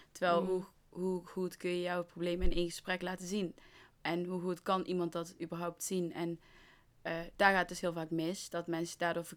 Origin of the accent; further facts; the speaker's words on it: Limburg, Netherlands; Ik ben een Limburger, ik ken deze woorden niet.